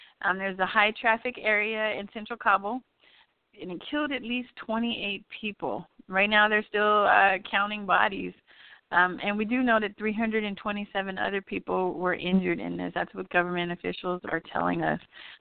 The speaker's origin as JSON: {"language": "English", "town": "El Paso", "region": "Texas", "country": "United States", "tie": "born or raised there", "said": "today's guest is from my hometown of El Paso, which is in far west Texas."}